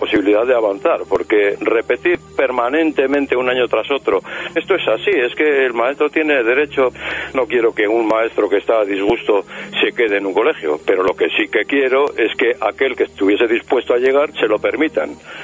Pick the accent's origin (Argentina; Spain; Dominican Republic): Spain; Basque Country; Yo soy vasco